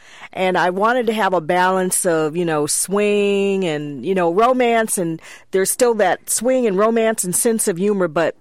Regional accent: San Francisco, California, United States; also born or lived in San Diego; Absolutely. Yes, yes. This is definitely my hometown, and the people have been really wonderful and supportive.

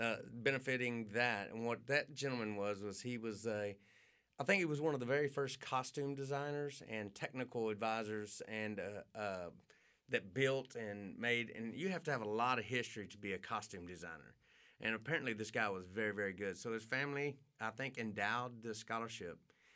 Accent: Waco, Texas, United States; you know, especially if I'm from Waco.

